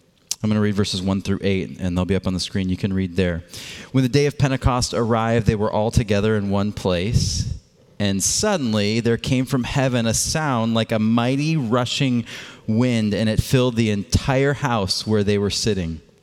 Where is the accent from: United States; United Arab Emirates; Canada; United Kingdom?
United States; Michigan; if you didn't catch it last week, I'm from Michigan